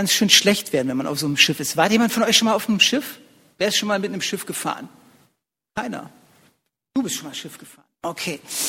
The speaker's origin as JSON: {"language": "German", "region": "Berlin", "country": "Germany", "said": "ich komme ursprünglich aus Berlin, meine Frau kommt aus Rothenburg ob der Tauber"}